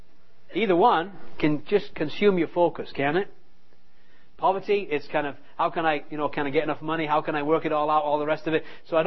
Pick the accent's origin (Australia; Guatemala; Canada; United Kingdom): United Kingdom; England; moved away as an adult; now in United States; We came over from England to New Tribes in Wisconsin and we came with two suitcases each.